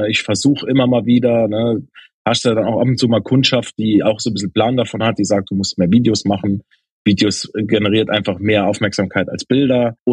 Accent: Saarland, Germany; ich glaube, bei uns ist Mundpropaganda wie tatsächlich bei uns im Saarland echt noch schwerer

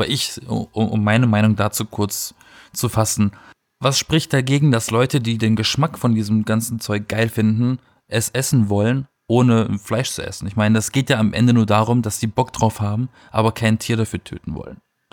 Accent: Baden-Württemberg, Germany; Ich meine, ich komme aus dem Schwarzwald, ne?

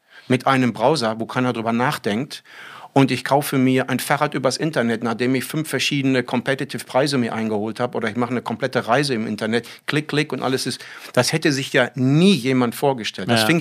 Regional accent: United States; German is a second language; als Amerikaner

